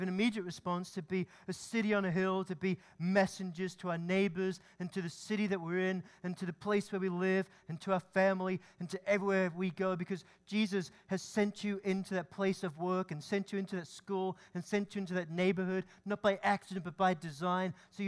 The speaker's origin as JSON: {"language": "English", "region": "Scotland", "country": "United Kingdom", "tie": "born or raised there", "said": "When I was growing up in Scotland, I was 18, I served in the Coast Guard, in the Scottish Coast Guard"}